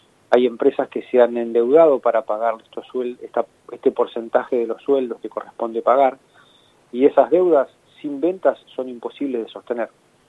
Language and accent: Spanish; La Plata, Buenos Aires Province, Argentina; porque además soy platense y me gusta ver a mi ciudad en punta